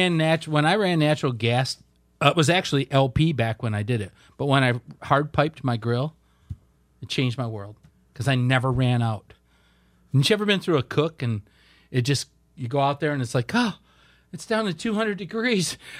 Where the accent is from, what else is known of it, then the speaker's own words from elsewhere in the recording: Michigan, United States; I was just over there a couple years ago, and it's like, I'm from Michigan. Your beer's kind of mediocre.